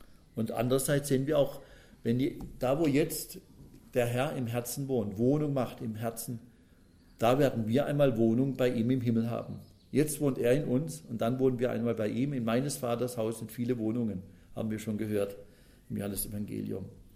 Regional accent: Pforzheim, Baden-Württemberg, Germany; der ging in meiner Heimatstadt Pforzheim zur Schule

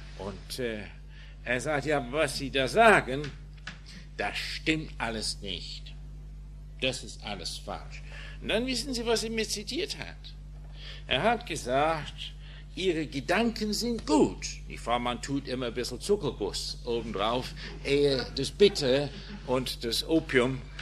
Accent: England, United Kingdom; German is a second language; Wissen Sie, ich bin Engländer.

